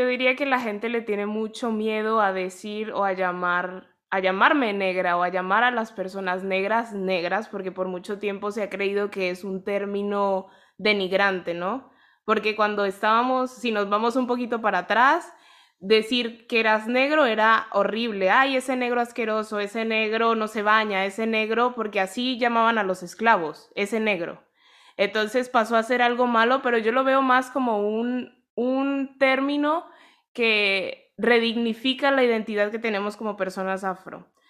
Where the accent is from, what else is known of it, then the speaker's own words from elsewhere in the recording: Mexico; creciendo en México, negué mucho el ser negra.